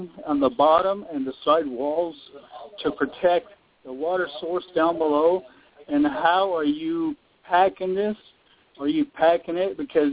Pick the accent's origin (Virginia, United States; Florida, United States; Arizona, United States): Arizona, United States; And I'm speaking out for the community because I'm from Western Navajo.